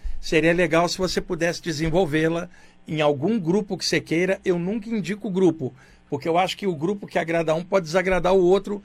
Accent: Rio de Janeiro, Brazil; now in São Paulo, Brazil; Rio de Janeiro é minha terra. Eu tô morando aqui em São Paulo desde 1989. Mas minha família está no Rio, eu morei, ó, Duque de Caxias, morei em Niterói, trabalhei anos na Penha, anos na Tijuca, eu sou daí, mas estou com o passe emprestado aqui

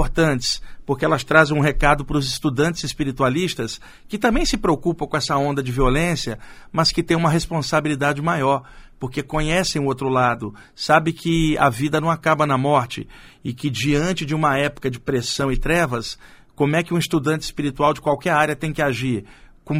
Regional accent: Rio de Janeiro, Brazil; now in São Paulo, Brazil; Eu, como carioca que mora há 20 anos aqui em São Paulo, já passei por isso no Rio de Janeiro também, quando morava lá.

